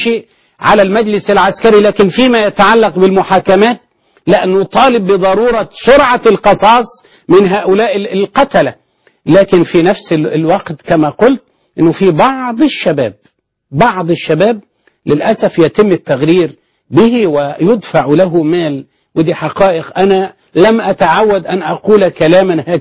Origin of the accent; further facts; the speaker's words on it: Sharqia Governorate, Egypt; منطقة معينة عندنا في الشرقية